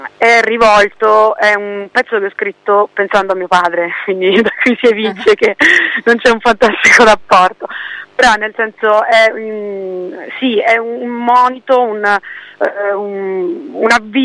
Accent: Apulia, Italy; noi veniamo appunto dal Salento

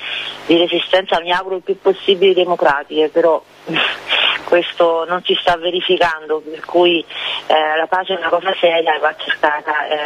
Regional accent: Salerno, Campania, Italy; now in Florence, Italy; visto che vengo da Salerno ma vivo a Firenze

